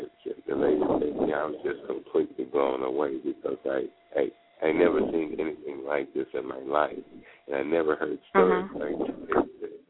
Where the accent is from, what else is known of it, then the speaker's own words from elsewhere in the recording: Cincinnati, Ohio, United States; born there; Yeah, I was born in Cincinnati, Ohio.